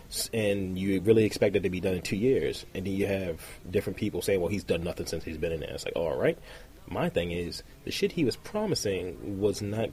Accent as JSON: {"language": "English", "town": "Albany", "region": "New York", "country": "United States", "said": "It's like, I'm from Albany."}